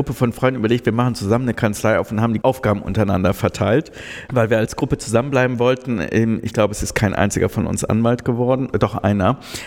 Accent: North Rhine-Westphalia, Germany; also ich komme ja aus NRW

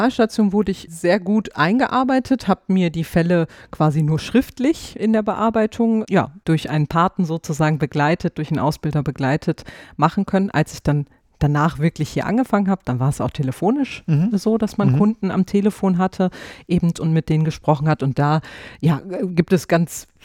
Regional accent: Hanover, Lower Saxony, Germany; In meiner Heimatstadt in Hannover, an der Leibniz-Uni dort. Erstes Examen gemacht und fürs zweite Examen bin ich dann nach NRW gekommen.

